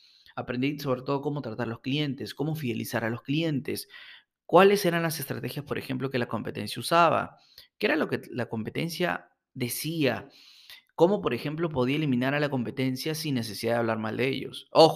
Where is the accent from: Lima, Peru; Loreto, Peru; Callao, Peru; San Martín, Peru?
Lima, Peru; importarlos y venderlos acá en mi país, en Perú.